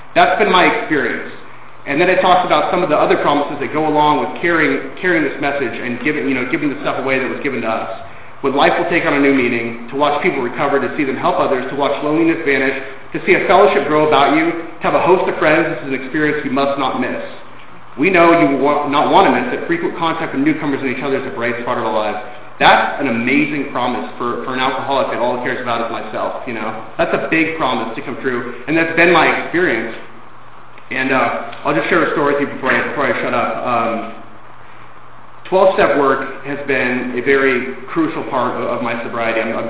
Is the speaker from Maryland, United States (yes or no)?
no; Sacramento, California, United States; I'm from Sacramento. I'm from like 9 hours away.